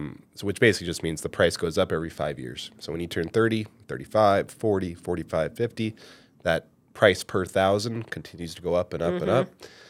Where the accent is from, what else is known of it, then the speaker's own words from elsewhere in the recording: Wisconsin, United States; born there; Yeah, no, I was born in Wisconsin.